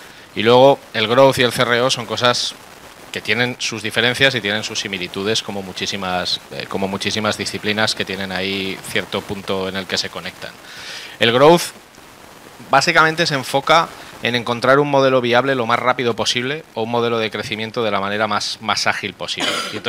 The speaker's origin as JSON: {"language": "Spanish", "town": "Zaragoza", "region": "Aragon", "country": "Spain", "said": "soy de Zaragoza, la ciudad más importante del planeta."}